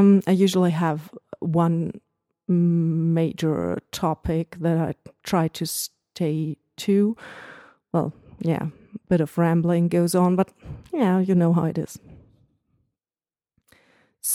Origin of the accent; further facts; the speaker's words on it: Germany; accent: German; English is a second language; everybody will be able to listen and to hear my horrible German accent.